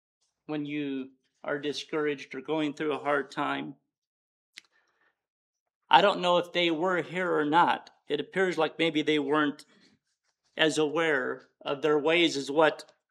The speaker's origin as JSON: {"language": "English", "region": "England", "country": "United Kingdom", "said": "I'm English, so I'll keep it in that language."}